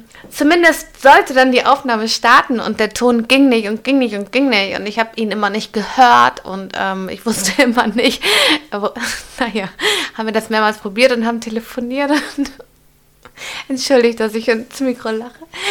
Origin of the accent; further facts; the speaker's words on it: Hamburg, Germany; Ich bin ja auch Hamburgerin, wie ihr wisst, und dann passt das meistens.